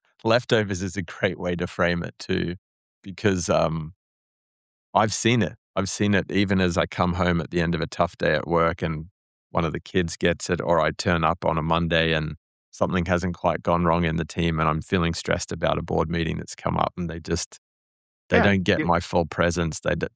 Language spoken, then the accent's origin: English; Australia; growing up in Australia as a young lad, we didn't talk a lot about our feelings.